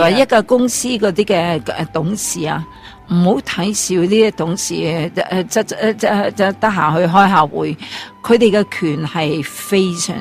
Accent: China; 我哋中国人咧，好多时候咧就喺酒后嚟到去谈政啊

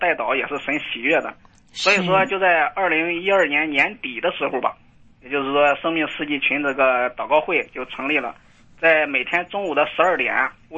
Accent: Shandong, China; 大家好，我是山东的

